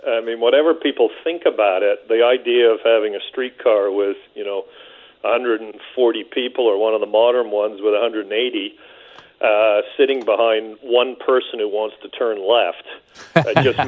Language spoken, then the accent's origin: English; England, United Kingdom; I grew up in England.